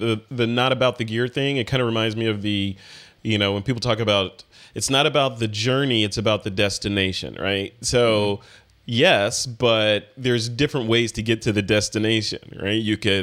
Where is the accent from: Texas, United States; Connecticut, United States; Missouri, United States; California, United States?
California, United States; I know, you know, I'm from Silicon Valley.